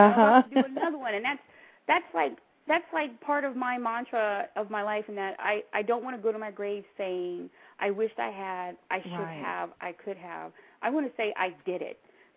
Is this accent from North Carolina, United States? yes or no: no; Stockton, California, United States; I never thought growing up in Stockton, California, in a drug-infested neighborhood surrounded by gangs and a lot of depression and hardship